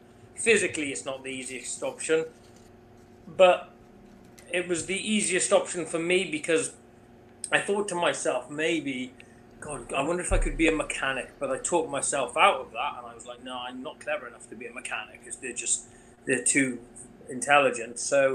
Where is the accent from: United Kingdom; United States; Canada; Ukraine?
United Kingdom; Haverfordwest, Wales; I started running up a road in my hometown, Haverford West, and I was running up this Broadhaven Road